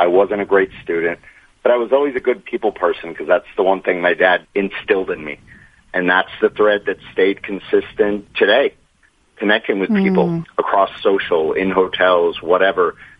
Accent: Fort Lauderdale, Florida, United States; Yeah, so I grew up in Fort Lauderdale.

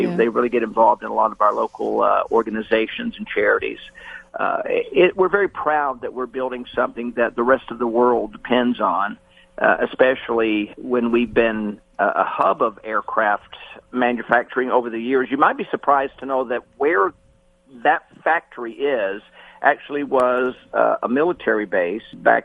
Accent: Kentucky, United States; I'm originally from Kentucky

